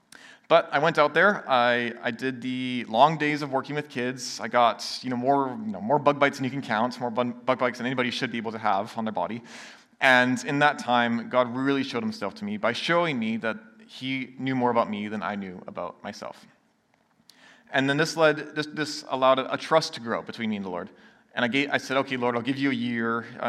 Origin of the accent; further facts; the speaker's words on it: Nanaimo, British Columbia, Canada; I'm born and raised in Nanaimo.